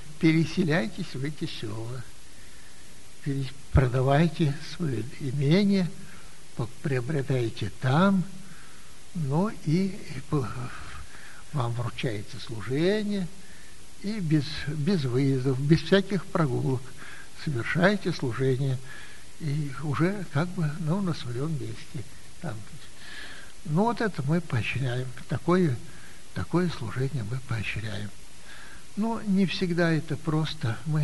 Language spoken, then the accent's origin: Russian; Moldova